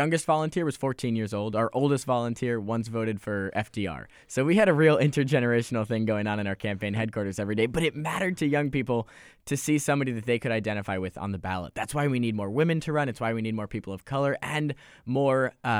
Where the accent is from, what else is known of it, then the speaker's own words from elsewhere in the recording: Westport, Connecticut, United States; I can tell you from personal experience, young people aren't excited about moving back to Connecticut. I grew up in Westport.